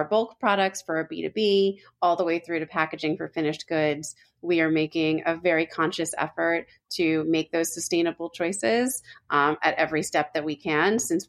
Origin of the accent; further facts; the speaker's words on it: New York, United States; Especially I'm a New Yorker.